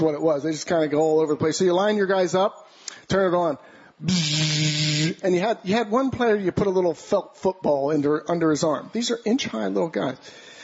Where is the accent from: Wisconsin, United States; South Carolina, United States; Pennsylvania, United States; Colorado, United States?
Pennsylvania, United States; we grew up outside of Philly, very hilly area, right?